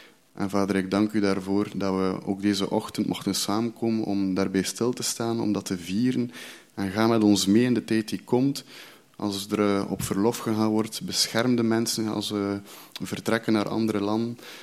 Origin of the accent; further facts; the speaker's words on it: Belgium; we zijn Belgen, het is iets echt voor de Belgen.